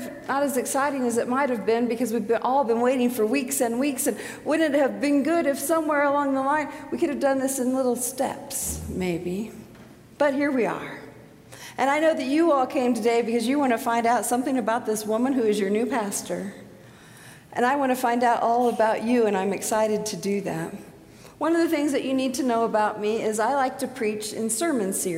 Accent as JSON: {"language": "English", "region": "Indiana", "country": "United States", "tie": "born or raised there", "said": "I have Indiana roots. I grew up in Indiana."}